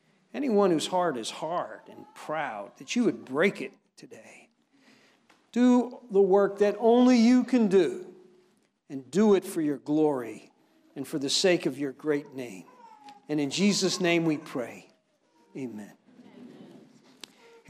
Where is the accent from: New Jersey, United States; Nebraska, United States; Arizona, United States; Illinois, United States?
New Jersey, United States; Newark; You know, I come from Newark, New Jersey, originally